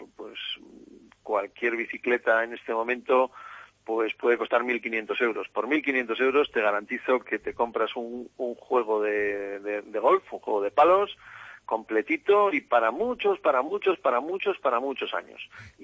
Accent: Llanes, Asturias, Spain; No, soy asturiano y he desarrollado toda mi carrera profesional dentro del ámbito del golf por toda la cornisa cantábrica. Soy de un pueblito de Asturias que se llama Llanes.

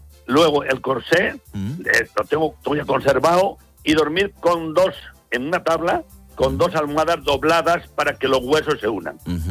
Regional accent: Galicia, Spain; yo soy un gallego especial

